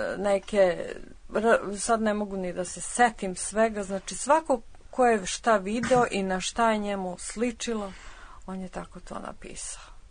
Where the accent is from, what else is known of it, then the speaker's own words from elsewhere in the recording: Bor, Southern and Eastern Serbia, Serbia; Da, ja sam rođena u Boru, normalno odrastala